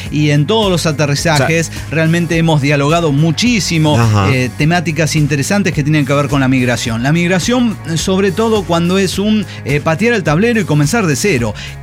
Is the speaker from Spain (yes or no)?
no; Nuevo León, Mexico; Yo trabajaba de diseñador gráfico en una empresa de publicidad impresa allá en mi pueblo de Nuevo León, México.